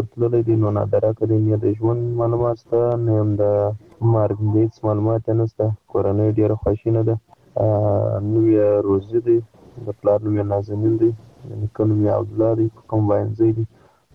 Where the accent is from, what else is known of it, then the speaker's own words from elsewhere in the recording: Badghis, Afghanistan; زه د بادغیس د ولایت یم، د غدس ولسوالۍ یم، د لکې سر فکر یم.